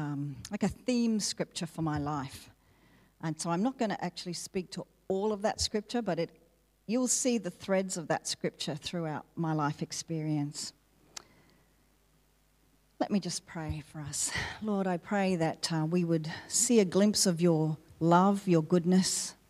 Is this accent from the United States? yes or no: no; Queensland, Australia; also born or lived in Sydney; I was born in Sydney, as were my parents. As a baby, though, we moved to Queensland because Dad wanted to become a policeman